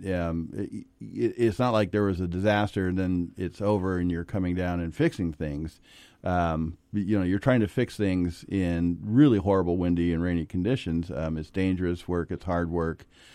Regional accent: California, United States; I spent many a night growing up in Southern Humboldt in the dark.

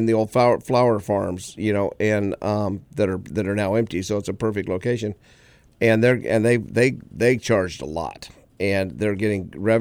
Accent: California, United States; I'll go to a state conference and or even to a national and mention I'm from Humboldt.

